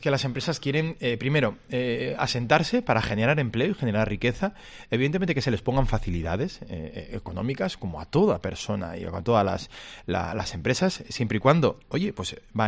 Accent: Navarre, Spain; Como navarro, como ribero y como defensor de mi tierra, ¿no? Y de la zona donde la que vivo, pues yo creo que yo quiero lo mejor para la Ribera, como, y evidentemente para Navarra

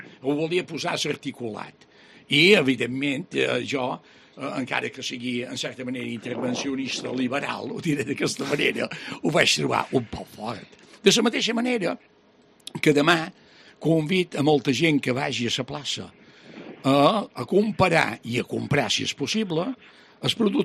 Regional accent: Balearic Islands, Spain; És igual, com a menorquí català, t'assegur que els francès s'entenen bastant.

